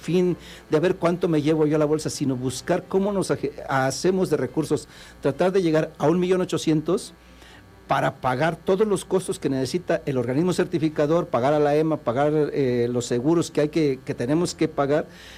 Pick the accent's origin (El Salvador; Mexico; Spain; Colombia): El Salvador; Panchimalco, San Salvador; nosotros, que somos de Panchimalco, algunos de los que estamos en el grupo